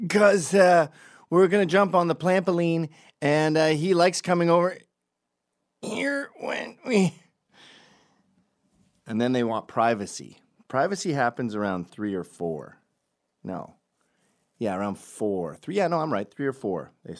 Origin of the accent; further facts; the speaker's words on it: Canada; And I said, look, I'm Canadian and we're not litigious.